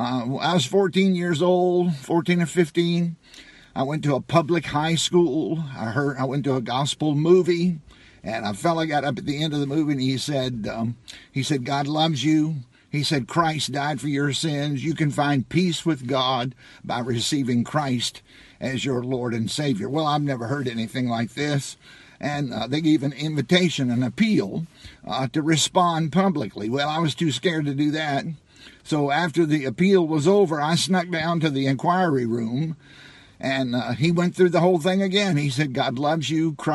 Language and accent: English; Virginia, United States; I grew up in Southside, Virginia. My father was 46 when I was born, so I was kind of late to the game. I grew up in the country. I was raised on a tobacco farm